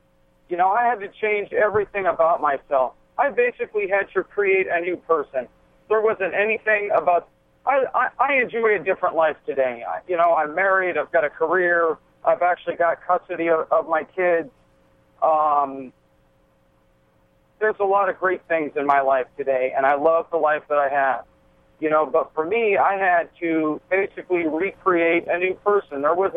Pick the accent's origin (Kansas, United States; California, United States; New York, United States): California, United States; I grew up in California Youth Authority. I graduated later on to state prison.